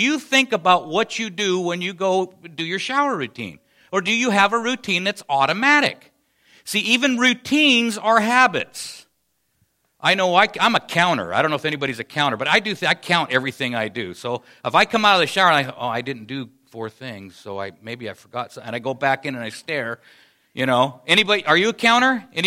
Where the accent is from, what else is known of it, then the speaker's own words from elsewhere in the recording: Lincoln, United States; I grew up in Lincoln, and I cut across the lawn to go to school every day.